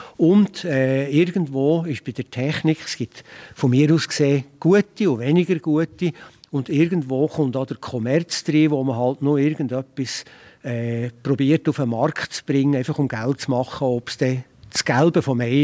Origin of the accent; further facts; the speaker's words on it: Bern, Switzerland; wie man bei uns im Berner Oberland sagt